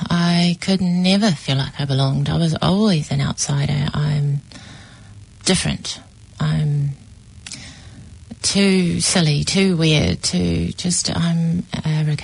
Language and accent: English; New Zealand; born there; I was born in New Zealand, Catholic background